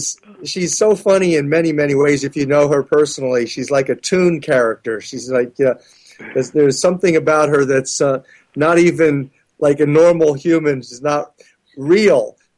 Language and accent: English; Philadelphia, Pennsylvania, United States; even though we're both from Philadelphia and we have the same kind of kinship and similar social background.